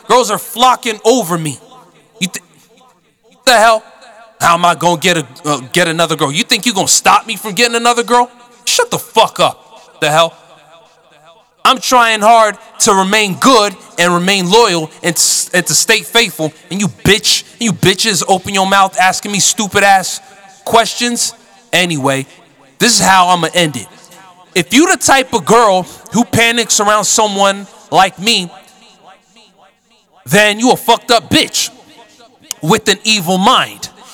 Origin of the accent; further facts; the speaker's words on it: United States; especially those ones who had natural hatred for Sydney because I'm an American